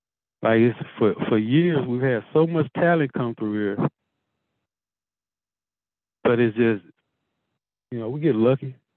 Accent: Elaine, Arkansas, United States; you know, I'm from Elaine, but I haven't been home in so long. And I came back in 2019, West Elton, Arkansas.

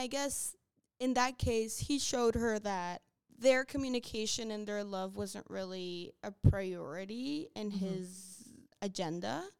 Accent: Cuba; so we're from Cuba, so they got married in Cuba and stuff.

